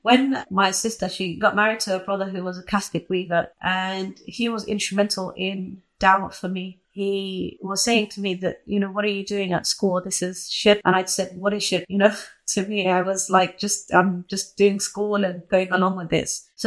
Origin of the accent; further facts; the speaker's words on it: London, United Kingdom; born there; I was born in London, in a place called Hackney in East London, alhamdulillah.